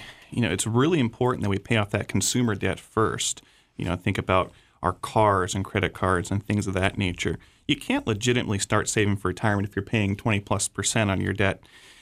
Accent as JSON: {"language": "English", "region": "Florida", "country": "United States", "tie": "born or raised there", "said": "I actually grew up right here in Southwest Florida. I was born in Charlotte County and went to school at UCF"}